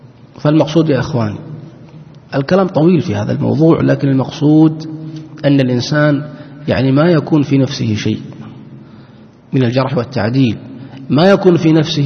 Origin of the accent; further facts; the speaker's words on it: Saudi Arabia; أحد الدعاة المشهورين عندنا في السعودية